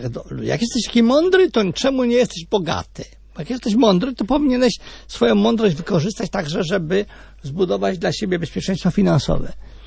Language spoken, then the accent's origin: Polish; Bydgoszcz, Kuyavian-Pomeranian Voivodeship, Poland; born there; w województwie, w którym mieszkam od lat. Urodzony jestem w Bydgoszczy, pracuję w Toruniu, żona jest w Brodnicy.